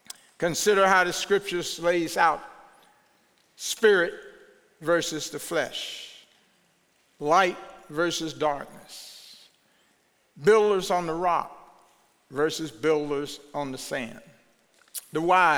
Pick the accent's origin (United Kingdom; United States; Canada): United States; I thank God that I am an American.